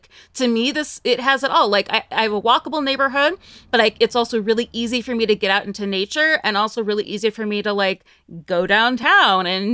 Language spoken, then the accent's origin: English; Ohio, United States; also born or lived in New York; I was in New York for 13 years. I'm from Northeast Ohio. 2018, I moved to Cleveland, which is also where I went to school.